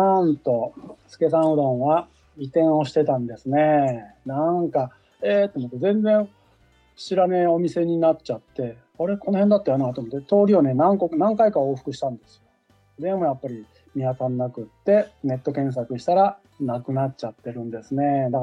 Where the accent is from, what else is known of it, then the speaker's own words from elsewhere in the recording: Fukuoka, Japan; moved away; 九州地元にね帰ってました。地元に帰るのはね、福岡に帰るのは2025年はね実は初めて